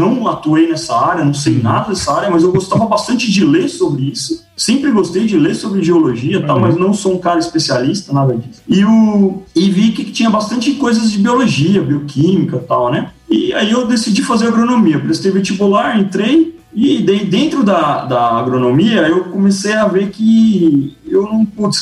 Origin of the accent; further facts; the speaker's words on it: São Paulo, Brazil; Eu sou um cara que nasci em São Paulo, cresci em São Paulo.